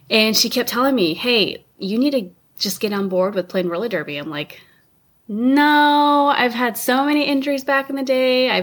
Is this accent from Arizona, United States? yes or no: yes; Grand Canyon National Park, Arizona, United States; also born or lived in Wyoming / Montana; I hail from Grand Canyon National Park, actually, from Arizona. So all my awesome Northern Arizona peeps out there, hello.